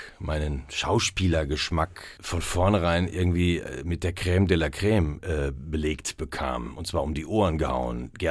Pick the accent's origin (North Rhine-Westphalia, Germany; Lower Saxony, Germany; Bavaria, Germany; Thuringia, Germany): North Rhine-Westphalia, Germany; Ich komme aus dem Ruhrgebiet, das kommt noch dazu.